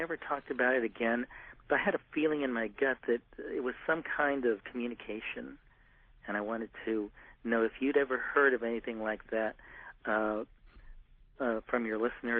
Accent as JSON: {"language": "English", "town": "San Diego", "region": "California", "country": "United States", "said": "I'm from San Diego."}